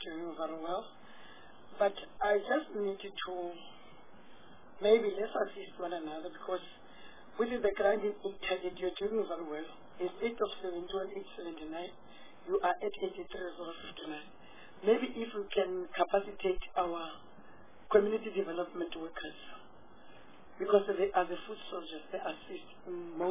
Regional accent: Limpopo, South Africa; I am from Limpopo, I am from Skokoni, I am from Tugazi.

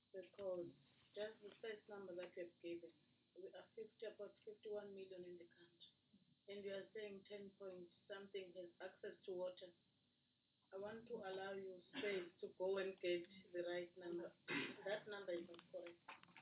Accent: Mbombela, Mpumalanga, South Africa; Given that, unfortunately, I'm from Mbombela.

